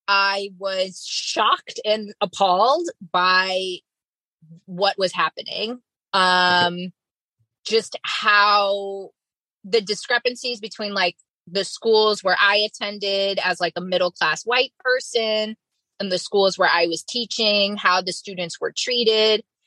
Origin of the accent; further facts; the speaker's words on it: United States; born there; now in Brooklyn, United States; I live in Brooklyn, New York. I was born in the United States.